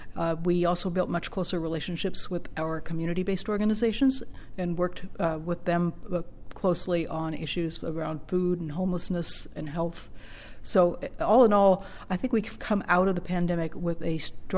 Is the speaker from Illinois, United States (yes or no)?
no; Seattle, Washington, United States; I grew up in Seattle. I'm an urban kid, and Corvallis is the smallest town I've lived in.